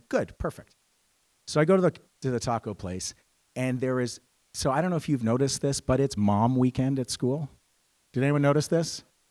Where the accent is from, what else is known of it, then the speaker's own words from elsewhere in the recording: Canada; As a Canadian, it's really easy for us to be smug.